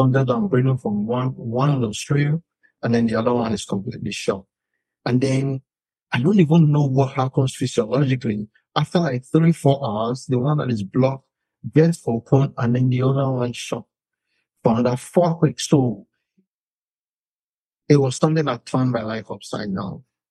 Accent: Lagos, Nigeria; Because, you know, obviously, I'm from Lagos. I have a sister in Buffalo.

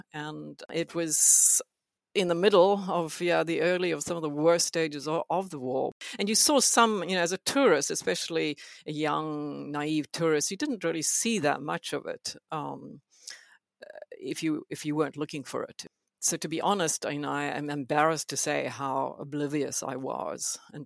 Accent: South Africa; born there; moved away; also born or lived in Greece; I was born in South Africa, and for various reasons, we left because it was apartheid, and we were kind of supposedly immigrating to Europe, my parents.

